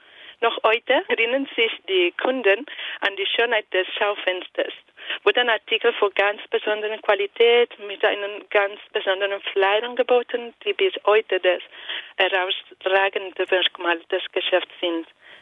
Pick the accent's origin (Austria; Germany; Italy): Italy; German is a second language; Ich bin Italienerin und habe ich Philosophie studiert.